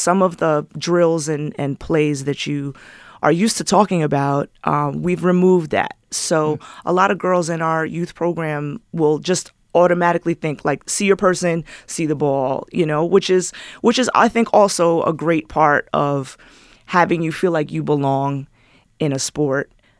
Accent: New York City, New York, United States; Basketball has been a part of my life since I was a kid. I grew up on the Upper West Side.

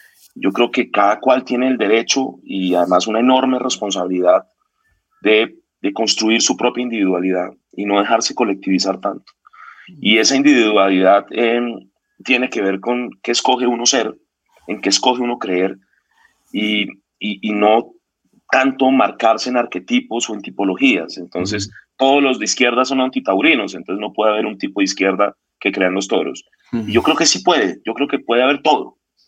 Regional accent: Bogotá, Colombia; eran unos chinos jóvenes de Bogotá. Nos lanzamos y salimos elegidos. Yo salí elegido a edil de Suba.

